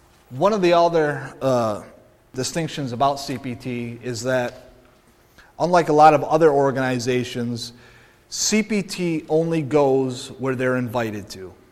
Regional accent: Gladwin, Michigan, United States; I'm originally from Gladwin, Michigan. I was raised in the Church of the Brethren.

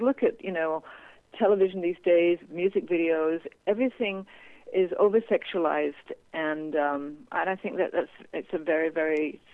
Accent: England, United Kingdom; I mean, I'm from England, and we only had three.

